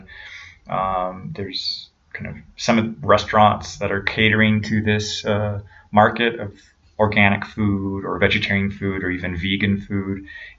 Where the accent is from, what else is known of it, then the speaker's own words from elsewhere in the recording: United States; So when I grew up in the States, I think my mentality was a lot of like, okay, I'm going to eat to survive.